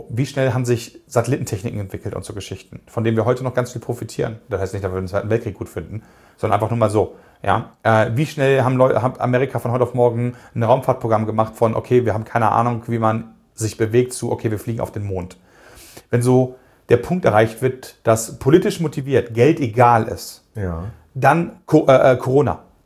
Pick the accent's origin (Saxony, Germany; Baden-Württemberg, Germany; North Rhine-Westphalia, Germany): North Rhine-Westphalia, Germany; Cologne; ich bin Kölner, ja